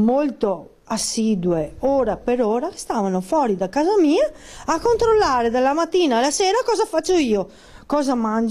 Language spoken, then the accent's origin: Italian; Veneto, Italy; Sono veneta, ragazzi